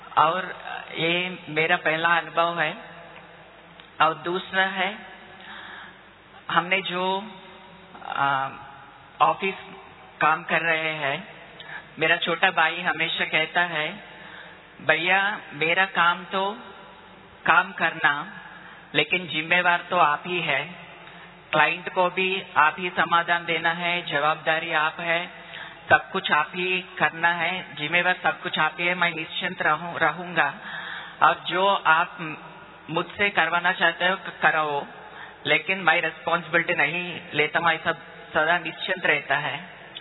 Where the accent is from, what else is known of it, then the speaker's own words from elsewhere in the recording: Kakinada, Andhra Pradesh, India; Hindi is a second language; मैं आंध्र प्रदेश के काकीनाडा सब जोन के मुमड़वरम सेंटर का हूँ, वहां से आया हूँ।